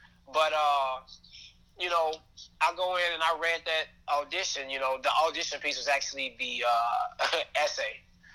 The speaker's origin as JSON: {"language": "English", "town": "Bellwood", "region": "Illinois", "country": "United States", "tie": "born or raised there", "said": "I grew up in Bellwood. You know, I was in the city a lot when my mom worked for Chicago Public Schools."}